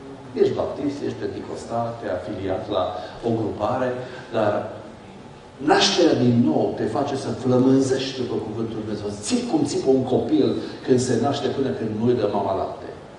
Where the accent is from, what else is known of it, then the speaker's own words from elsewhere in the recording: Romania; Noi românii avem șansa să împlinim această poruncă, pentru că suntem împrăștiați din Alaska până în sudul Australiei, dragii mei, toată lumea aceasta.